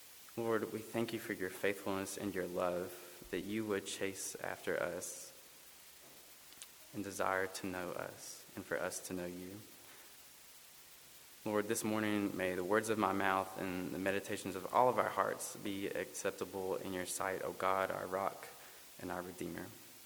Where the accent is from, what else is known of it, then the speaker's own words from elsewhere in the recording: Shelby, North Carolina, United States; But I'm from the area. I grew up in Shelby